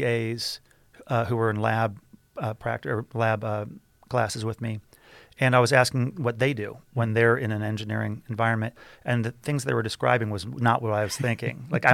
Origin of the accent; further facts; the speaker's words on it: Ashland, Ohio, United States; now in Toledo, United States; No. I grew up in Ashland, Ohio, kind of a north central Ohio town. Felt like a small town.